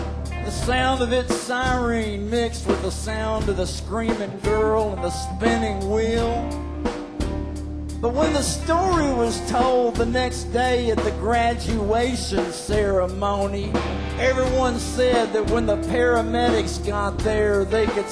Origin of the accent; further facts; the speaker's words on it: Alabama, United States; we got this kind of crazy idea to write about growing up in Alabama and in the 70s